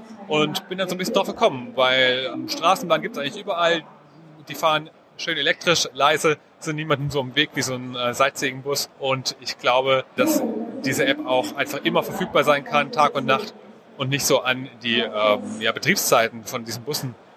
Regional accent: Frankfurt, Hesse, Germany; Ich komme aus Frankfurt

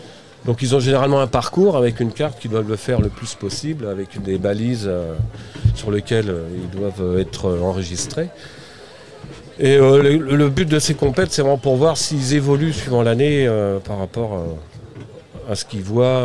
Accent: Saint-Pierre-sur-Orthe, Pays de la Loire, France; je suis originaire de Saint-Pierre-sur-Orthe, où il y a pas mal de chemins pédestres.

